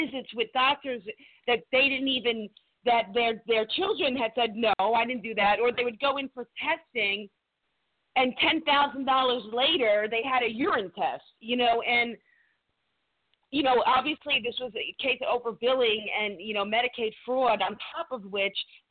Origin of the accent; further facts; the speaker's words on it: New York City, New York, United States; I grew up in New York City, and I never saw so many police officers